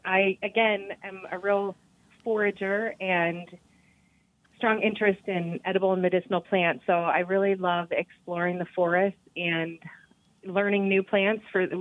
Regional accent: Ohio, United States; Well, my home state of Ohio was where I learned how to grow food.

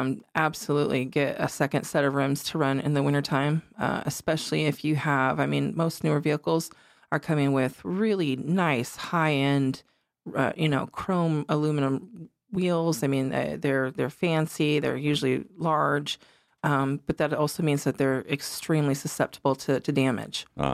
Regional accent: Alaska, United States; I've was born and raised in Alaska.

